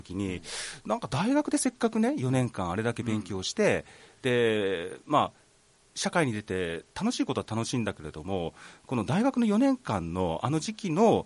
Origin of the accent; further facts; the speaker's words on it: Kansai, Japan; accent: Kansai; こう関西弁がポロッと出てしまうんで、関西弁が出てるときはあこいつ今焦っとんなっていう